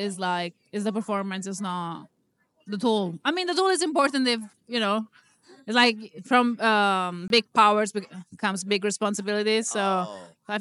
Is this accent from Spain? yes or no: no; Italy